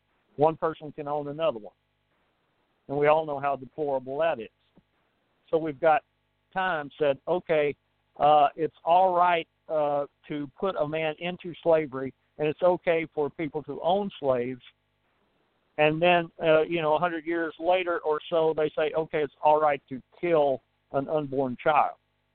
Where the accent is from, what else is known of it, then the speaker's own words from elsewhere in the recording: the South, United States; And I'm a Southerner.